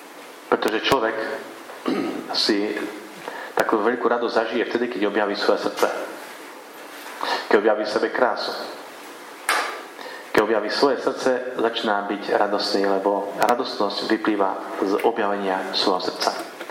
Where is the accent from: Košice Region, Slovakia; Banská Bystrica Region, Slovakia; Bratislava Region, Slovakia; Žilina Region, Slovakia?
Košice Region, Slovakia; Košice; pochádzam z Košic